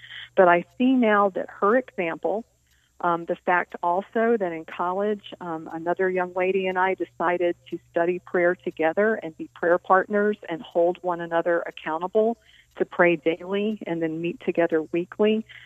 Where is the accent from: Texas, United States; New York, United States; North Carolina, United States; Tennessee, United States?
North Carolina, United States; Durham; I actually grew up in the state of North Carolina in a town called Durham, North Carolina.